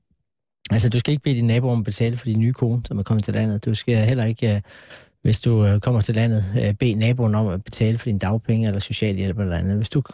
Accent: Jutland, Denmark; det må jeg sige, at jeg er fra Jylland

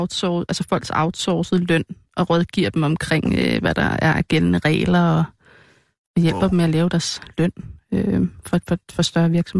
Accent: Kirke Sønderup, Zealand, Denmark; born or raised there

